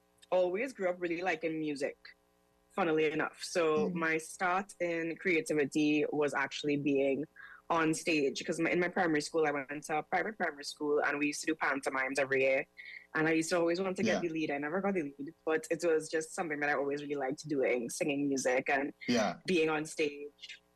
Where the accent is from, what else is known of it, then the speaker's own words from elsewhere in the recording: Trinidad & Tobago; also born or lived in Belize; I was born in Belize. Both of my parents are Trini. So I moved to Trinidad when I was about 7